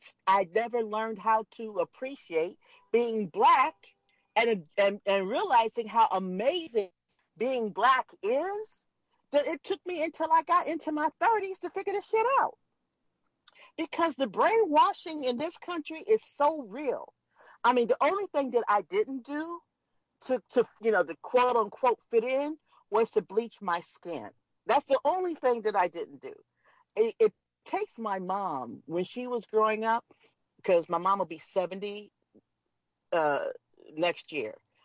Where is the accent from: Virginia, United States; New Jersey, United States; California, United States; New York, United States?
California, United States; Los Angeles; I grew up in West LA.